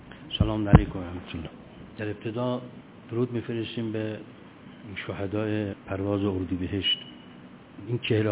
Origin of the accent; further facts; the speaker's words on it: Mashhad, Razavi Khorasan, Iran; ما که مشهدیم اصلا خیلی نمیدونستیم